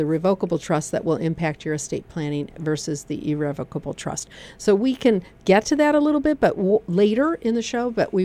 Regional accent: Michigan, United States; I'm from Michigan, different accent.

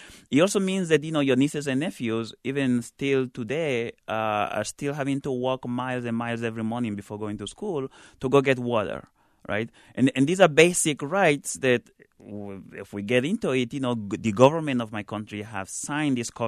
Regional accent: Equatorial Guinea; What that paradox means for me and for many people in Equatorial Guinea, the majority of people, is that you're living in this country that's the wealthiest on Africa

